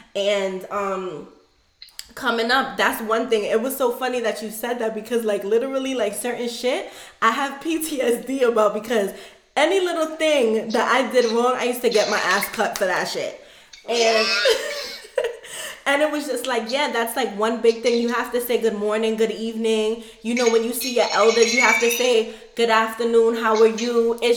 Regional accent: New York City, New York, United States; Like, I feel like for me growing up, I'm from East Flatbush, Crown Heights area, and it's predominantly West Indian

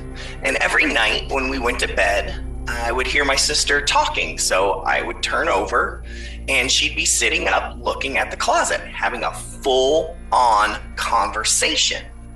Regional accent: Ohio, United States; Hi, I'm from Ohio. And when I was younger, we lived in this trailer

